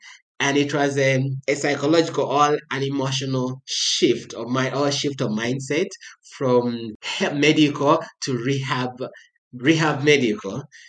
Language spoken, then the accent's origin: English; Uganda; I'm from Uganda, and I trained from Makerere University, that's in Kampala